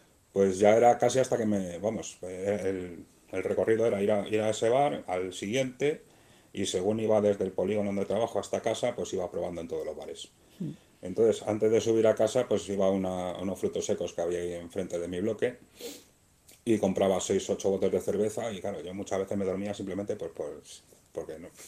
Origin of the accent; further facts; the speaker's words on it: Soria, Castile and León, Spain; La primera borrachera me la cogí en mi pueblo, en Soria. Y no sé, tendría yo borrachera, pues tendría 15 o 16 años.